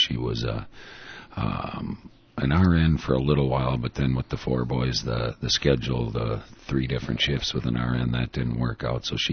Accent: Richfield, Minnesota, United States; I was born in Richfield, Minnesota. Well, actually born in Minneapolis, but grew up and lived my whole until I graduated from high school in Richfield.

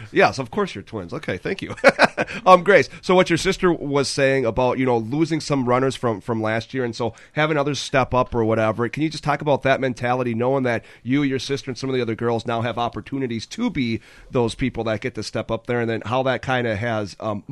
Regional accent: Northfield, Minnesota, United States; I'm from Northfield. I was a Raider.

